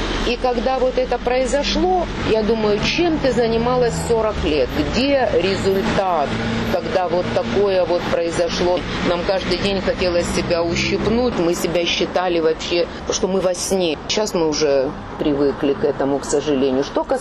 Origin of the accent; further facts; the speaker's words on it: Ukraine; я украинка